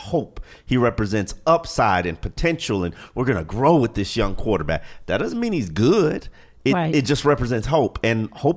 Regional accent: Carol City, Florida, United States; I'm from Carroll City, so loyalty is bigger than currency.

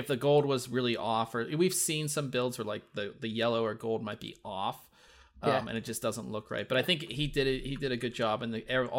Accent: Pittsburgh, Pennsylvania, United States; This one is black and gold, which I'm from Pittsburgh

